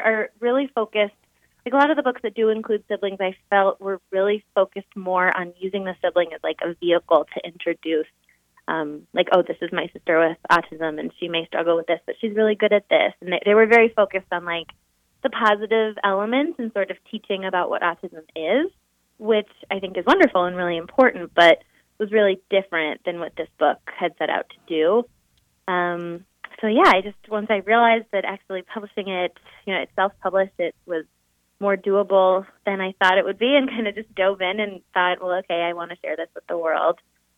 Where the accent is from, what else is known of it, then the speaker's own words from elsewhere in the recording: Highland Park, Illinois, United States; I grew up in Highland Park right outside Chicago.